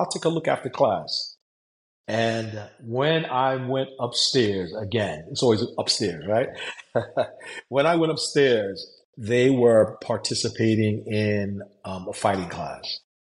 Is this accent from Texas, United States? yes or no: no; New York, United States; as growing up in New York, I always tell my students that people connect to martial arts for different reasons.